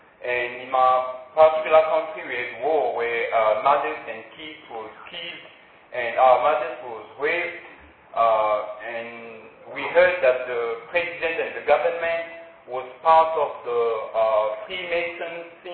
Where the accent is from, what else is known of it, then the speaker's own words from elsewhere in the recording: Republic of the Congo; moved away as an adult; now in South Africa; I'm from Congo, Brazzaville.